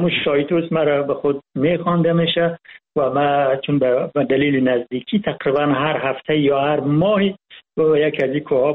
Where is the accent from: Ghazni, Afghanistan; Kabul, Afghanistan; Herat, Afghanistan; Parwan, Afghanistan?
Ghazni, Afghanistan; Malistan; من در سال 1350 در ولسوالی مالستان ولایت غزنی به دنیا آمدم. قریه‌ای که من به دنیا آمدم و مخصوصاً محلی که من به دنیا آمدم یک جای ایلاق مانند، یک جای بلندتر از ناوا و تگا و ارسی بود، ارتفاع بالای 3000 متر